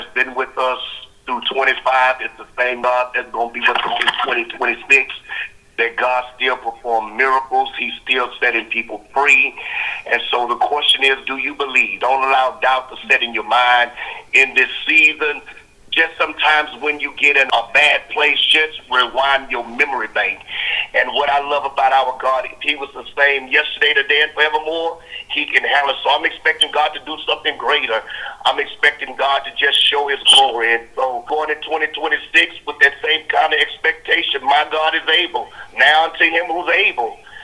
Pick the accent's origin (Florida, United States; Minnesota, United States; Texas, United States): Texas, United States; Pleasantville; Yeah, I grew up actually in Pleasantville. And when my father passed in 96, I relocated to South Park, and so we're there now.